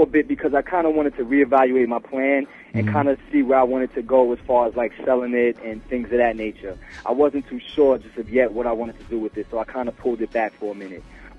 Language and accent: English; New York, United States; I grew up in New York, you know, and I grew up in several other places as well, but I love New York